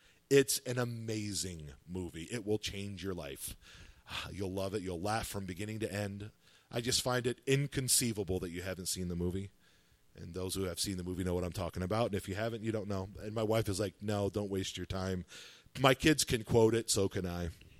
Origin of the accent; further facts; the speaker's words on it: Tioga, United States; I was born and raised right here in Tioga. I've lived in Tioga County all my life.